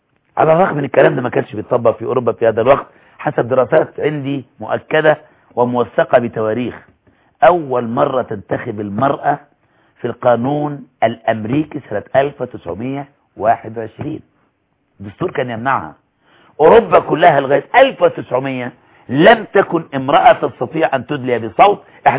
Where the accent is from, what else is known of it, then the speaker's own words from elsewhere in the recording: Egypt; حتى ليثيروا العلماء عندنا في مصر